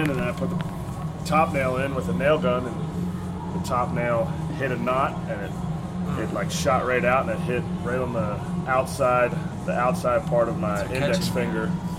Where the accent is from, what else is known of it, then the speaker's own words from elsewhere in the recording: Philadelphia, Pennsylvania, United States; I was playing in Philly, and I'm from Philly